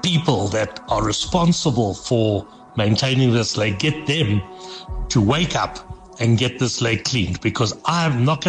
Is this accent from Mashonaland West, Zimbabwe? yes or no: yes; Mashonaland West, Zimbabwe; I grew up around Lake Chivera, and I used to go fishing